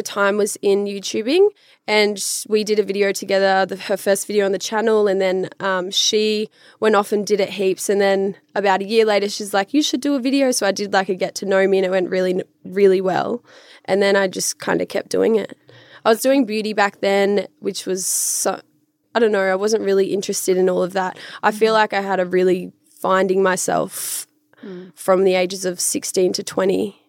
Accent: Ipswich, East of England, United Kingdom; born there; I don't usually like to say it, but yeah, I was born in Ipswich.

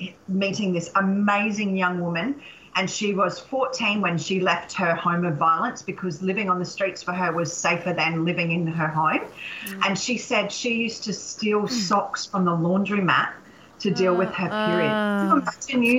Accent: Sandgate, Queensland, Australia; But I still also live in Sandgate.

